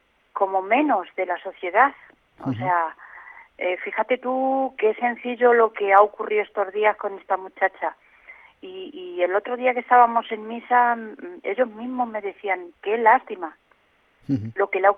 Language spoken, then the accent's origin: Spanish; Herencia, Castilla-La Mancha, Spain; yo, para mí, soy también de aquí, claro, como soy de Herencia, igual que Serafín